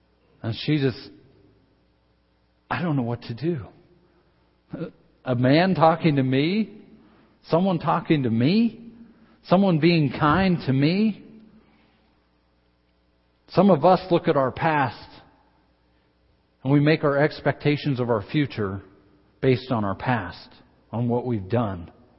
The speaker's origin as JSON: {"language": "English", "region": "Idaho", "country": "United States", "said": "I'm from North Idaho, I can get me out of any fix."}